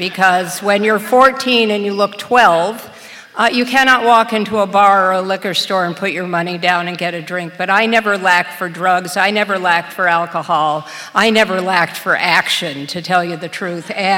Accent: Idaho, United States; I'm a Jew from Idaho. If you know anything about Jews or Idaho, you know how weird that actually is. My parents were from the Bronx, thank you very much.

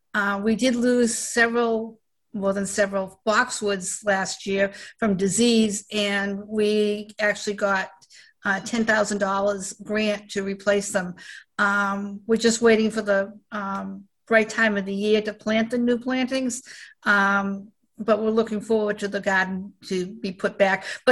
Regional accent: Quincy, Massachusetts, United States; I'm not too sure what it is. And I should know because I'm been born and bred in Quincy.

